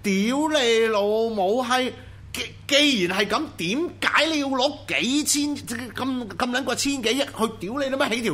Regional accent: Hong Kong; 我哋香港人攞食物上去接濟啲同胞

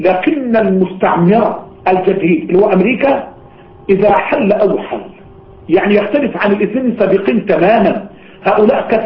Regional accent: Egypt; ورغم ذلك علاقات عندنا في مصر يمسك شبكات جاسوسية

